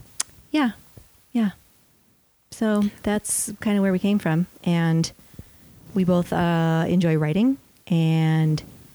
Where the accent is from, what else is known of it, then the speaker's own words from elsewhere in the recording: Minnesota, United States; So we're both from Minnesota.